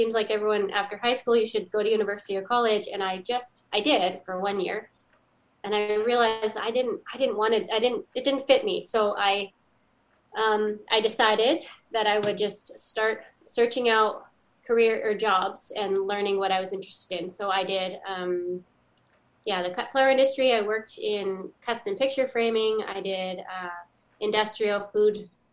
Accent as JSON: {"language": "English", "town": "Mount Bridges", "region": "Ontario", "country": "Canada", "tie": "born or raised there", "said": "I was born in Strathroy. I grew up outside of that little town in Mount Bridges, which is a wee little hamlet, not even on the map. And we lived in a rural area, but we weren't really farmers."}